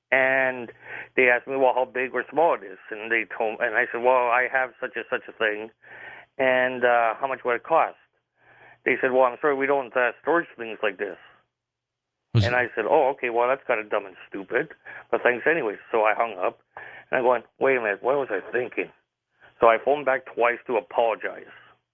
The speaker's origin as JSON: {"language": "English", "country": "Canada", "said": "since I'm a Canadian citizen"}